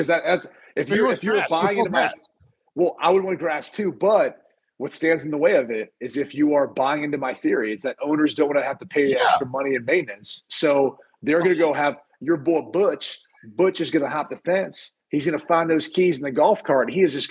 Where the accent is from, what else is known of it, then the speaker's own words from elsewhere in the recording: Columbus, Ohio, United States; I grew up in Columbus. I'll just say this.